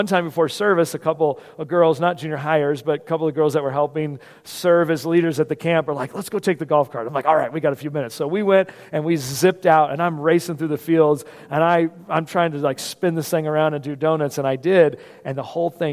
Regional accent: California, United States; I was from California and living in Washington State at the time.

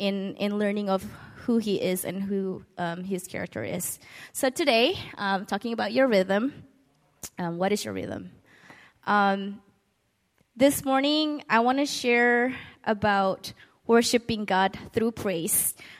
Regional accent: Seattle, Washington, United States; I'm from Seattle.

